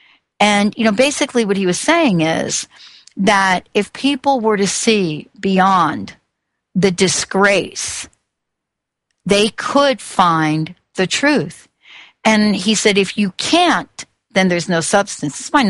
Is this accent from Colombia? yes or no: no; East Coast, United States; I grew up on the East Coast, certain perception about who we are.